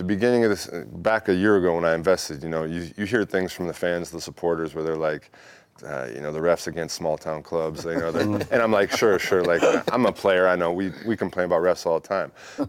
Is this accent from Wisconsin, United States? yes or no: yes; Wisconsin, United States; I'm from Wisconsin, so like Green Bay, you know, it's not a major city